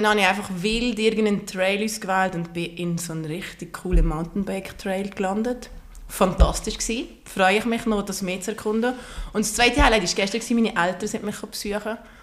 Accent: Valais, Switzerland; Ich komme aus dem Wallis, wenn man wahrscheinlich unschwer kehren.

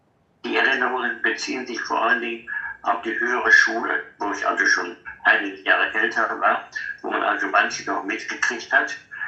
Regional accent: Essen, North Rhine-Westphalia, Germany; 1926, also bin 98 jetzt, geboren in Essen. Meine ganze Jugend verlebt

